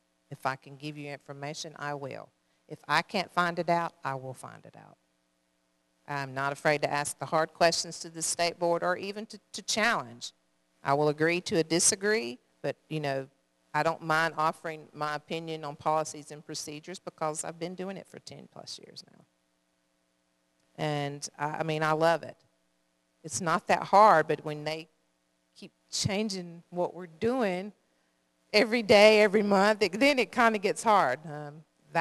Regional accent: Shelby, North Carolina, United States; I'm from Shelby, North Carolina, where I started in elections in February 2008.

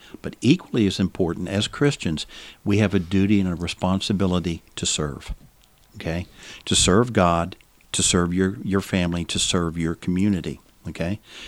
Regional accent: North Carolina, United States; as a young man growing up in Craven County, North Carolina

